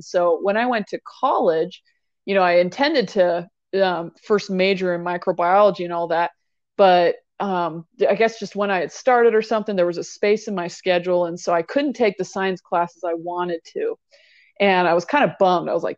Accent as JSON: {"language": "English", "region": "Hawaii", "country": "United States", "tie": "born or raised there", "said": "I grew up in Hawaii, which I always love saying that because I'm not gonna lie, I feel pretty blessed being from there."}